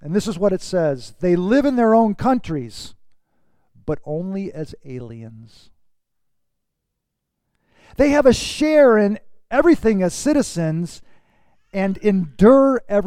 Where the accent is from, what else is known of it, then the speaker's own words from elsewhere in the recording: United States; I am thankful I'm American.